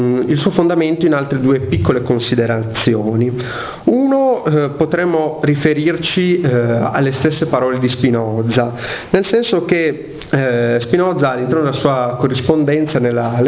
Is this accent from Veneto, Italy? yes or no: yes; Venice, Veneto, Italy; lo dico in primis da veneziano